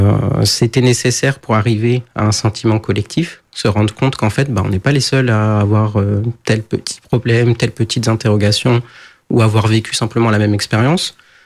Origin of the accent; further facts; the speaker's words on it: France; J'ai fait mes études en France, j'ai grandi en France, mon réseau télé est principalement français.